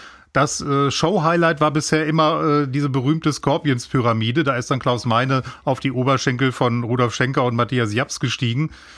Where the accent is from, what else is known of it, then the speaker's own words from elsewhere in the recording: Hanover, Lower Saxony, Germany; Ja, ich bin Hannoveraner, nehmt es mir nicht übel.